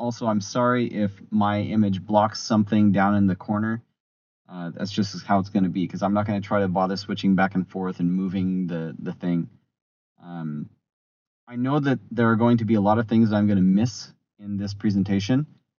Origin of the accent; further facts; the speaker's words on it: Texas, United States; I always grew up being aware of that holiday because I grew up in Texas, and that was just part of the scene down there.